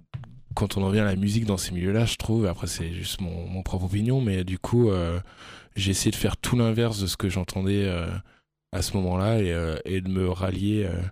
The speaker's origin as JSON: {"language": "French", "town": "Tours", "region": "Centre-Val de Loire", "country": "France", "tie": "born or raised there", "also_born_or_lived": "Eastern Europe", "said": "Je suis né à Tours. J'ai pas mal bougé pendant un certain temps. J'ai bougé en Europe de l'Est quand j'étais petit. Je suis revenu à Tours quelques années. Après, je suis parti à Paris"}